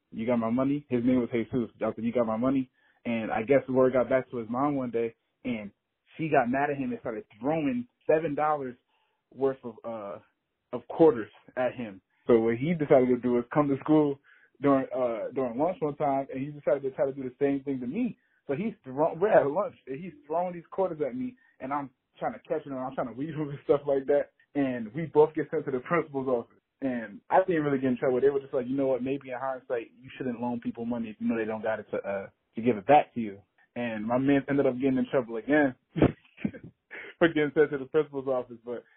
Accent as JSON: {"language": "English", "region": "New Jersey", "country": "United States", "tie": "born or raised there", "said": "For some context, I'm from New Jersey"}